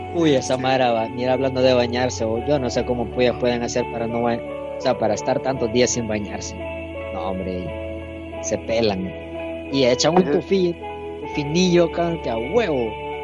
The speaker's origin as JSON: {"language": "Spanish", "country": "El Salvador", "said": "Un saludito aquí desde El Salvador, pues. Como ustedes ya lo saben, y más de los que ya somos salvadoreños, pues aquí El Salvador es el pulgarcito de América. Es un país tan chiquito"}